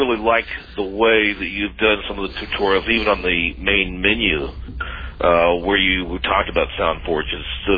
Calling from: Medford, Oregon, United States; I'm calling from Medford, Oregon.

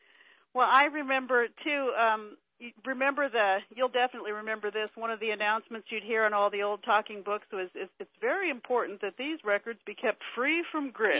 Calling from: Iowa, United States; I'm calling from Iowa.

